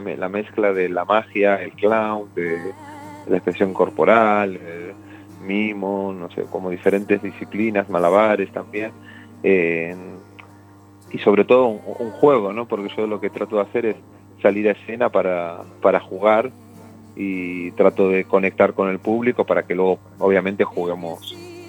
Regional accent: Buenos Aires, Argentina; moved away as an adult; now in Gijón, Spain; Soy de Buenos Aires, de Argentina.

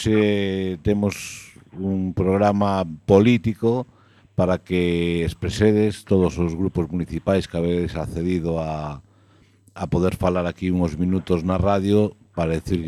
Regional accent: Loureda, Galicia, Spain; nin en Loureda, que eu son de Loureda, por ali pasa un autobús unha vez o día e nada máis

